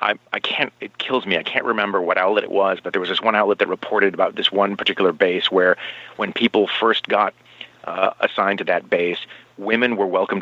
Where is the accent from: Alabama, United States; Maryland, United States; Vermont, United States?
Vermont, United States; also born or lived in Paris, France; I grew up half in Vermont and half in Paris, France